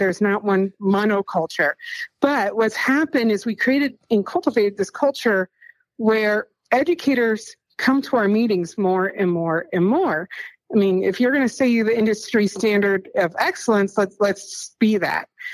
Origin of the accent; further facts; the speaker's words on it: Cincinnati, Ohio, United States; My mom's from the South Side of Chicago. My dad's from Boston, and I grew up in Cincinnati, so I'm all sorts of messed up.